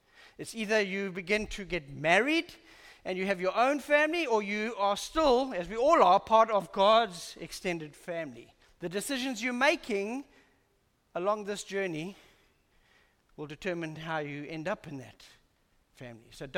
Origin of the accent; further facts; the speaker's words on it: England, United Kingdom; You know, I'm English, I've got English roots, and I was singing about my ancestors and my descendants